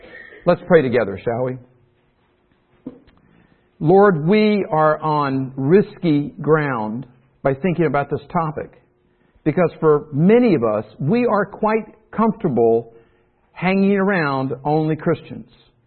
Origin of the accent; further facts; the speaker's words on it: South Carolina, United States; And I'm from South Carolina, taught theology for about 20 years.